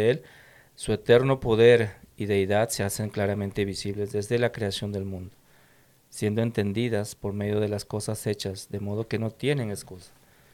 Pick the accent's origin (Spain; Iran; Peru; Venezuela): Peru; tú de México, Dino, yo, bueno, yo de Perú